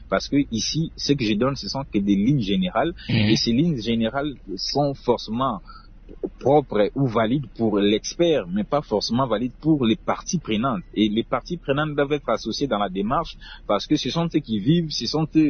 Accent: DR Congo; on est Congolais, on appartient à une nation qui est la République démocratique du Congo.

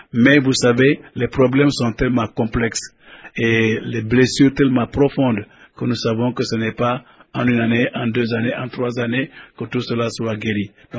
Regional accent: Senegal; Chez moi, au Sénégal, lorsque le pape

